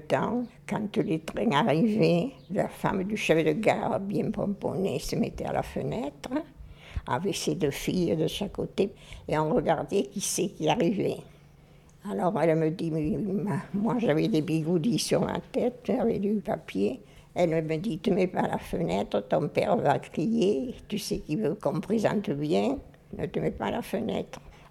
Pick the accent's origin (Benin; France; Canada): France; Tournemire-Roquefort, Occitanie; born there; Je suis née à Tournemire-Roquefort, dans l'Aveyron.